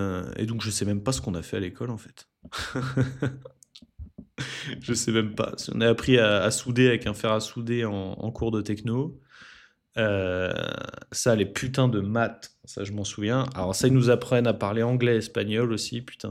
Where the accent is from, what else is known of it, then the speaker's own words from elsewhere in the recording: France; born there; Je suis français depuis un millénaire, je suis né ici, mais j'y ai jamais vraiment vécu.